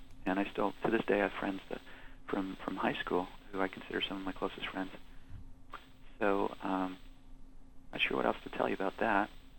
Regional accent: Fonthill, Ontario, Canada; I grew up in the Anglican Church, and it was actually a Sunday school teacher in Fonthill, Ontario, Holy Trinity Anglican Church, that led me to Jesus and prayed with me.

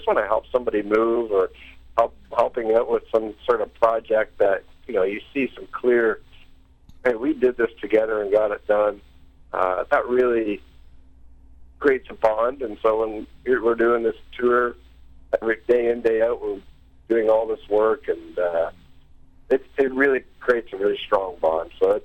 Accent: Ontario, Canada; growing up in Southern Ontario, I don't know if it's the culture where we are in Waterloo region or what

